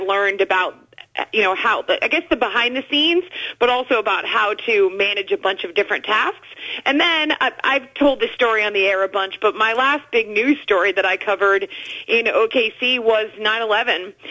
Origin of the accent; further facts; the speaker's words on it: Northeast, United States; And I grew up in the Northeast, and there was some college football